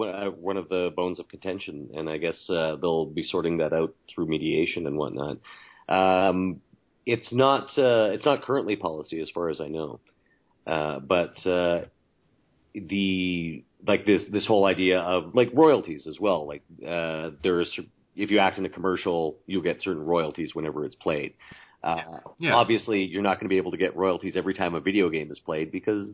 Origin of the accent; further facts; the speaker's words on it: Edmonton, Alberta, Canada; I'm from Edmonton. I still live in Edmonton